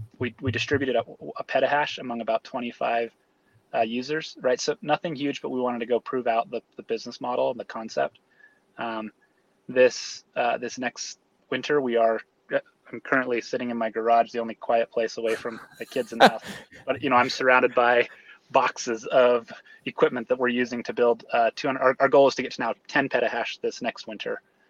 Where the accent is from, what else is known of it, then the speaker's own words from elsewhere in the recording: Idaho, United States; my hometown in Idaho, 3,000 people, everybody goes to church.